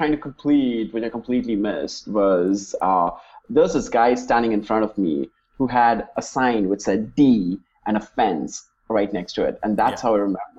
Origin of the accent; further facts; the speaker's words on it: India; so I grew up in India, and the feed that we used to get back in India